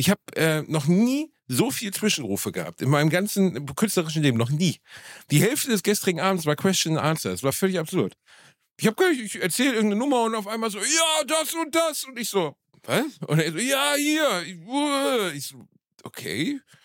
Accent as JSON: {"language": "German", "country": "Germany", "said": "Aber zu Hause nehme ich eine Tüte. Ich bin ein Deutscher, ich möchte eine Tüte haben."}